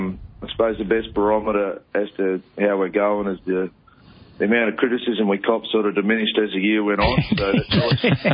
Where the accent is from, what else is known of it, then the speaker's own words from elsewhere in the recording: Queensland, Australia; I mean, I spend a fair bit of time indoctrinating my children into the benefits of being Queenslander.